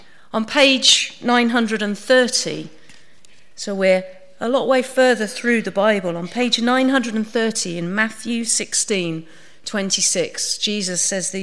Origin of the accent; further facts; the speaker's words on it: East of England, United Kingdom; So we're both from Suffolk. That's our link. You're not that impressed, I can tell. You don't get many famous people from Suffolk very often. So we're the same. We're both from Suffolk.